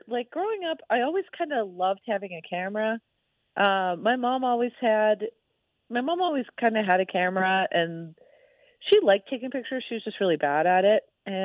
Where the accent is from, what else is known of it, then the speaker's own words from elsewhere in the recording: Alberta, Canada; now in Las Vegas, United States; Well, I never actually grew up on my nation. I grew up just outside.